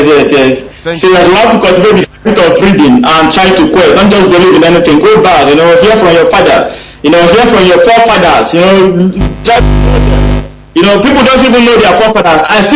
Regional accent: Obatu, Nigeria; I'm from Uti, the local government. I'm from Obatu.

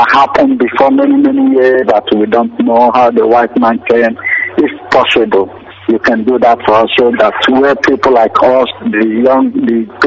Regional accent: Enugu State, Nigeria; now in Hong Kong; I'm from Enugu State.

